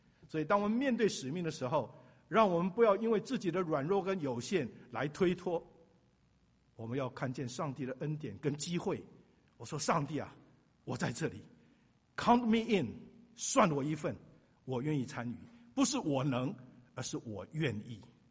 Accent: Taiwan; 我在台湾长大，服过兵役

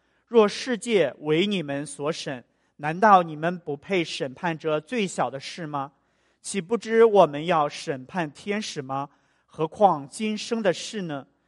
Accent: China; 其实我们中国人也说“兄友弟恭”嘛，这是一个是好像是我们传统的一种美德。

